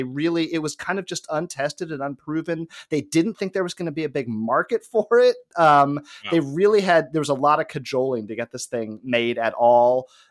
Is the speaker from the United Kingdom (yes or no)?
no; Los Angeles, California, United States; But yeah, I mean, growing up in Los Angeles, this was not ever a concern of mine.